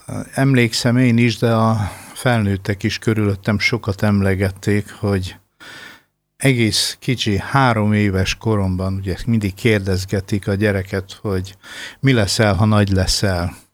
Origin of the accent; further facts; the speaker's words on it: Oradea, Bihor, Romania; itt a Várad-Velencei templomban, mert oda ott születtem, oda valósi vagyok